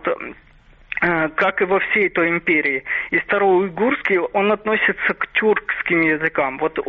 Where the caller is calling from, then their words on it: Odesa, Odesa Oblast, Ukraine; Здравствуйте